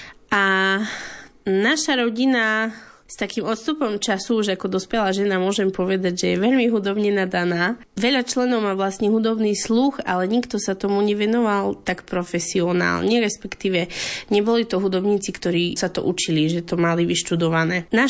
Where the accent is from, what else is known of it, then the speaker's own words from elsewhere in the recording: Hnilec, Košice Region, Slovakia; Spolu s bratom pochádzame z obce Hnilec, ktorá je vlastne na hranici Spiša a Gemera, z takého folklórneho hľadiska. A čo sa týka našej rodiny, tak mama aj otec sú rómskeho pôvodu, čiže naša rodina je rómska.